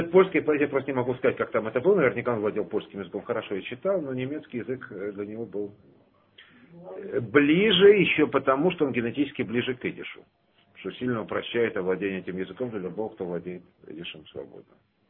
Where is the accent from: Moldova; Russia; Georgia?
Russia; Moscow; now in Israel; которые я, как уроженец Москвы, сын ученицы русской литературы, воспринимаю как поэзию